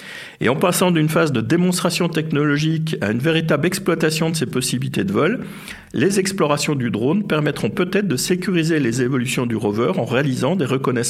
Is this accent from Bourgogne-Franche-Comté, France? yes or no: yes; Montbéliard, Bourgogne-Franche-Comté, France; born there; Et ça me ramène directement à ma région natale, la Franche-Comté, et même ma ville natale, Montbéliard.